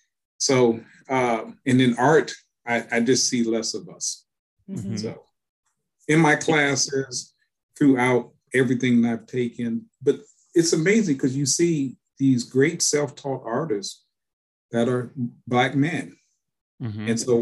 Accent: Chicago, Illinois, United States; I'm from Chicago, and while in high school, I got into art

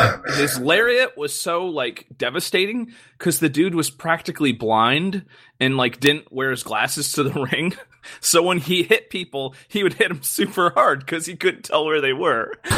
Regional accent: United States; Because I'm from America, and it's called seltzer, damn it.

